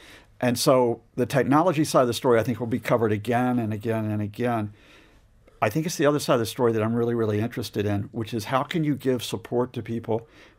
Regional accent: Huntsville, Alabama, United States; I grew up in Huntsville, Alabama, which the center of the space and rocket industry.

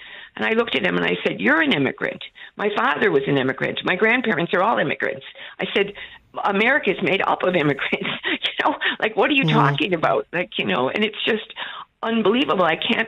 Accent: United States; moved away as an adult; now in Ireland; I grew up in the States in the 60s and the 70s and moved back to Ireland in 1980 to my grandmother in North Kerry.

